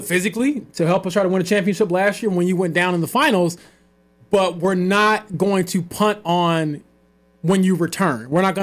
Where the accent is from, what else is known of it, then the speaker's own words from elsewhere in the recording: Romeoville, Illinois, United States; I grew up in the Chicago area, Romeoville, Illinois. It's a southwest suburb of Chicago.